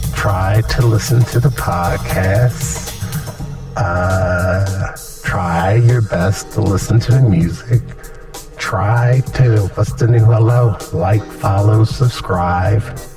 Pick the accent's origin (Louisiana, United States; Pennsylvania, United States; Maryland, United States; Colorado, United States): Pennsylvania, United States; Philadelphia; Like, say, yo, there's this dude born and raised in Philadelphia, and he puts together music, and he put together a podcast